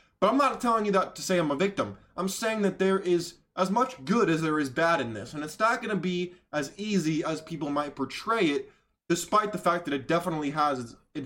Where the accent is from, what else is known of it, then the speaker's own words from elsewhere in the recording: California, United States; Because trust me, I grew up in California. I went to LA very frequently.